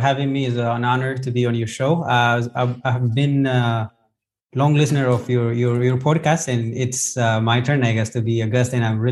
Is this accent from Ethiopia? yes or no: yes; Nekemte, Oromia, Ethiopia; now in United States; I was born in East Africa, Ethiopia, west side. It's called Oromia region in Nekam City. It's a very rural area.